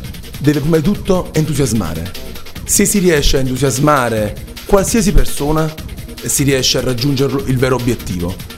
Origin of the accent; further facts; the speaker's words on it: Ravello, Campania, Italy; arrivo da un paesino della costiera amalfitana, sono originario di Ravello, la perla della costiera amalfitana.